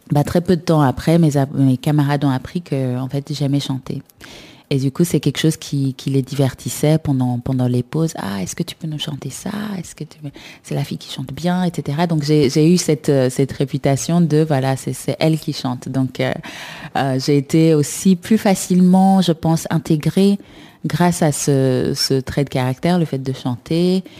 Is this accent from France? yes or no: no; Kampala, Central Region, Uganda; Donc oui, je suis né à Kampala. J'ai grandi à Kampala